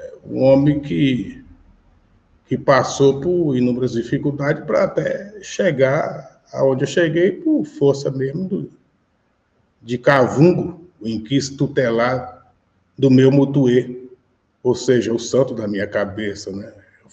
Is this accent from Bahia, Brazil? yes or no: yes; Bahia, Brazil; now in São Paulo, Brazil; Academia de Letras da Bahia, a minha terra natal.